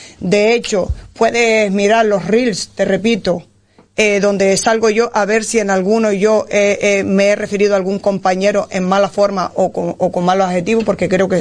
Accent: Morro Jable, Canary Islands, Spain; estoy súper orgullosa de ser de este pueblo, de que la gente me conozca en este pueblo, porque realmente me conocen, porque nací aquí, mis padres, mis abuelos, mi familia, somos todos de Morrojable.

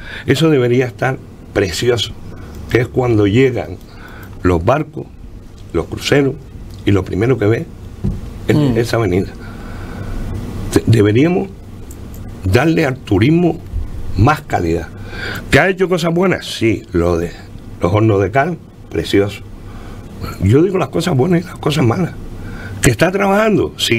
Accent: Tarajalejo, Canary Islands, Spain; Tú, como sabes, yo soy de Tarajalejo.

